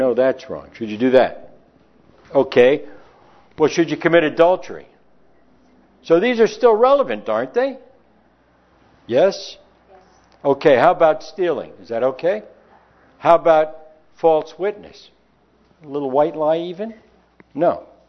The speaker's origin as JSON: {"language": "English", "region": "East Coast", "country": "United States", "tie": "born or raised there", "said": "I can remember as a child growing up on the East Coast, there weren't stores open on Sunday."}